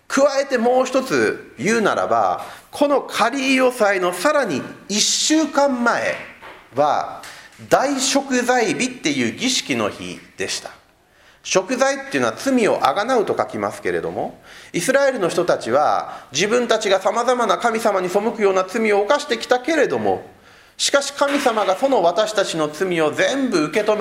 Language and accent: Japanese; Fukuoka, Japan; 私ね、育ちは福岡市なんですよ。で、福岡市ってね、水が結構不足しがちな土地なんです。